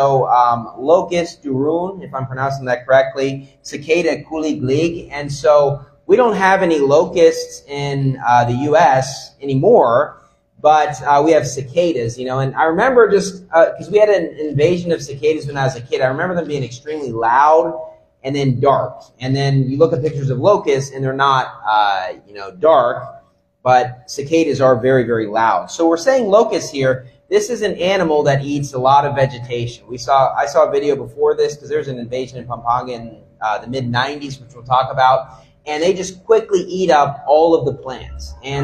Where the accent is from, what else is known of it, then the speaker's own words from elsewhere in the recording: United States; I can say as an American, we're very confused by this